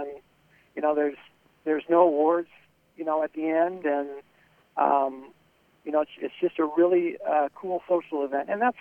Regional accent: Griswold, Iowa, United States; born and raised in Griswold. Love the beautiful country we have out there

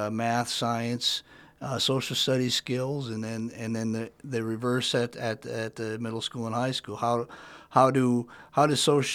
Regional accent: Worthington, Minnesota, United States; now in Atlantic, United States; I grew up born and raised in Worthington, Minnesota. So where am I from? I'm from Worthington

